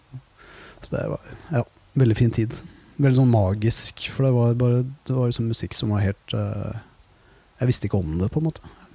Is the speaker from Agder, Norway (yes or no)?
no; Våler, Østfold, Norway; Nei, jeg kommer fra Våler I Østfold. Moss jo nærmeste byen og det veldig sånn rockeby.